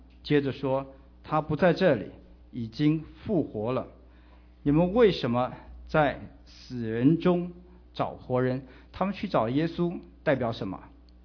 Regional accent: China; 我们中国人习惯的是这个土葬，就是挖个坑把人埋在土里面

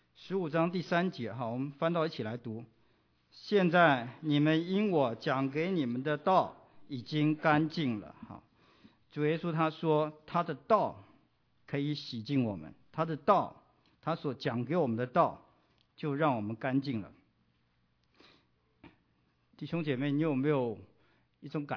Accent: China; 这有点像我们中国人古时候讲的那个明媒正娶啊

